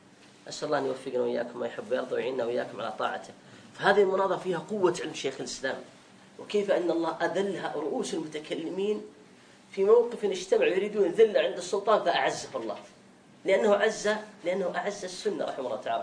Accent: Saudi Arabia

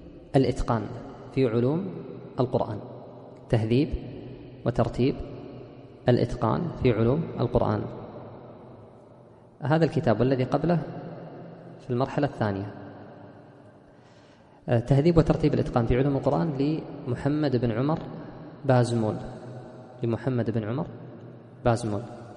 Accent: Kuwait; مكتبة أهل الأثر عندنا في الكويت طبع في مجلدين

